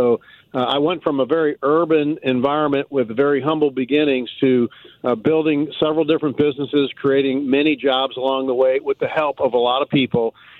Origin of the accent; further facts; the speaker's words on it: St. Louis, Missouri, United States; I'm from North City, St. Louis, Walnut Park and Baden area.